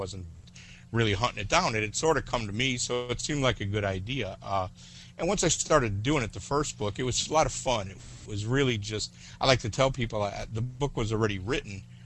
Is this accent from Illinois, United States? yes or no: yes; Chicago, Illinois, United States; now in Lakeland, United States; I was born in Chicago, lived there most of my life, moved to the western suburbs early on, and lived right outside of Chicago. And 6 years ago, I moved down to Lakeland, Florida. That's where I live now. I'm 49 years old.